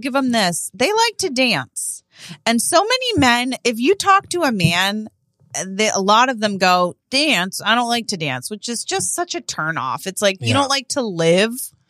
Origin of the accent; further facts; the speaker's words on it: Montana, United States; now in New York City, United States; I was a cowgirl one time for Halloween, but I grew up in Montana.